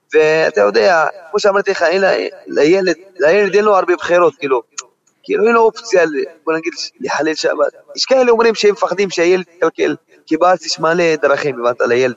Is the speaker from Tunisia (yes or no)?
yes; Djerba, Medenine, Tunisia; now in Beersheba, Israel; בג'רבה, כאילו אני רק 4 שנים בארץ. שנה שעברה גם הייתי בג'רבה, אבל אני 4 שנים בארץ. עלינו, אנחנו משפחה עולים חדשים. לא חדשים, אבל עלינו לפני 4 שנים.